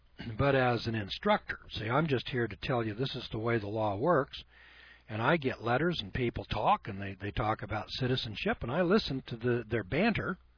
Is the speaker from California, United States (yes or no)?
yes; California, United States; born there; now in Missouri, United States; I was born in California, and I'm living in Missouri.